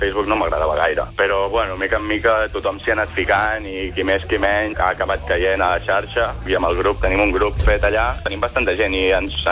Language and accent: Catalan; Palafolls, Catalonia, Spain; sóc de Palafolls.